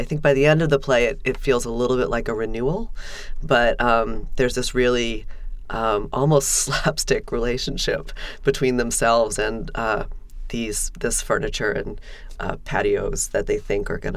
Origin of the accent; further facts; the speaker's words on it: West Virginia, United States; also born or lived in New Orleans, Louisiana; Well, as I think you know, I was raised in West Virginia and New Orleans, and I feel like the landscape of both of those places really influenced my writing.